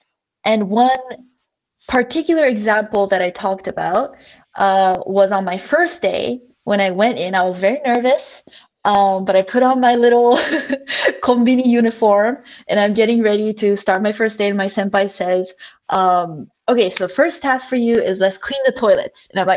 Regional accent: Yokohama, Kanagawa, Japan; I was born and raised in Yokohama, as you mentioned. But I've actually never been to Japanese school. My education has always been in English, in international school. So I kind of grew up in Japan, you know, knowing the language

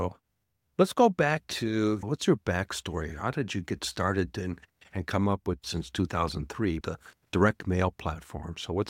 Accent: Arizona, United States; Yeah, so you're from Oregon. I'm from Arizona.

